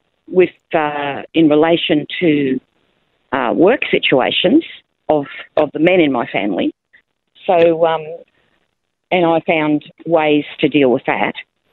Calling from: Rockhampton, Queensland, Australia; Rockhampton.

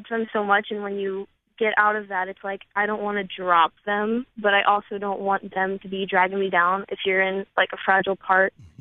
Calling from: Maryland, United States; Maryland.

